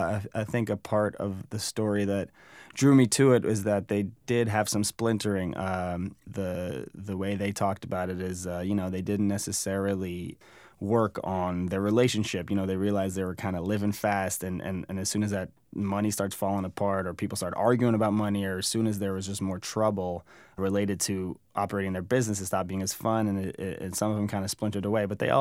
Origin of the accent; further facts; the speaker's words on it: Brookline, Massachusetts, United States; I grew up in Brookline, which is a suburb outside of Boston.